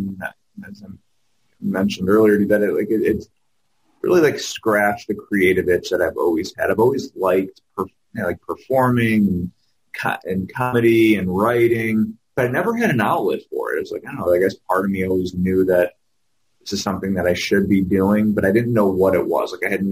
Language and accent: English; Chicago, Illinois, United States; moved away as an adult; now in Minneapolis, United States; My background, I'm from Chicago originally, moved up to Minneapolis about over 10 years ago now to finish up school.